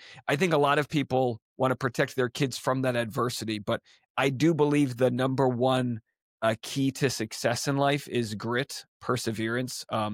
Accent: New England, United States; And I'm from New England.

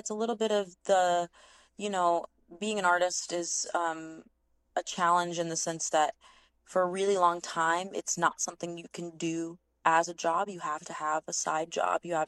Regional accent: Dallas, Texas, United States; now in Los Angeles, United States; I'm originally from Dallas, Texas. I grew up in Texas. Yeah. Different vibes.

